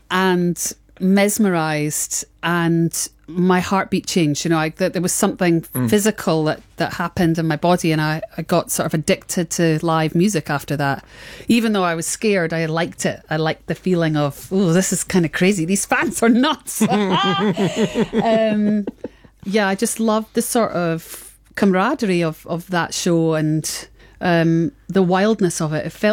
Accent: Scotland, United Kingdom; I mean, I'm Scottish, so the idea of a clan is powerful to me and always has been.

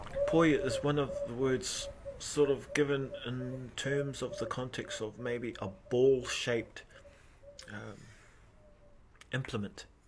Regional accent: New Zealand; I come from Aotearoa, New Zealand.

